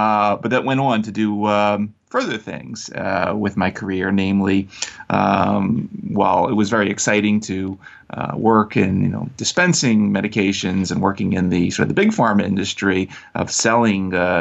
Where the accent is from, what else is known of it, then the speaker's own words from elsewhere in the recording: Philadelphia, Pennsylvania, United States; So I was brought up here in the Philadelphia area.